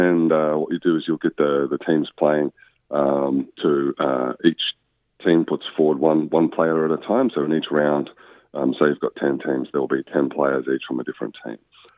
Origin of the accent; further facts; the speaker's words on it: Australia; It was being Australian, which was the whole motivation, to be honest